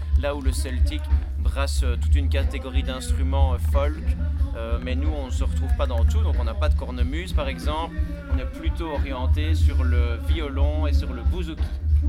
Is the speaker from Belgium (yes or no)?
yes; Belgium; On vient de Belgique